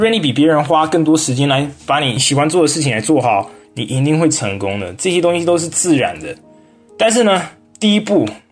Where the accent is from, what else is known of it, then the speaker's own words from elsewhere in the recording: United States; 我们在美国长大的亚洲人啊，我也自己很清楚的明白在美国长大是很困难的